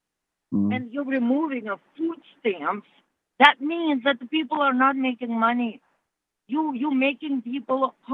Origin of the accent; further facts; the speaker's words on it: United States; I'm an American. I pay my taxes.